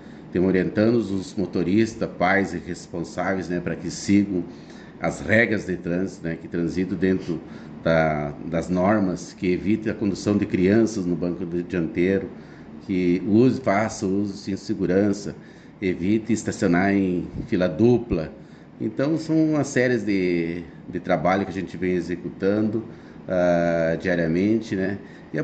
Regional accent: Espumoso, Rio Grande do Sul, Brazil; a gente é natural de Espumoso, né? Se criamos em Espumoso e retornamos a Espumoso há mais ou menos 14 anos.

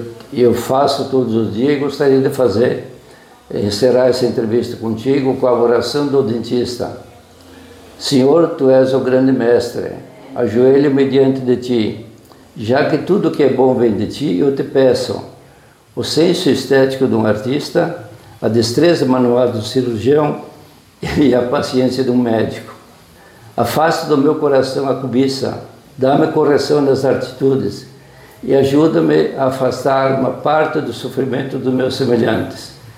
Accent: Alto Alegre, Rio Grande do Sul, Brazil; also born or lived in São Carlos; now in Campos Borges, Brazil; eu sou natural de Alto Alegre, saí para estudar e fiz a faculdade ali.

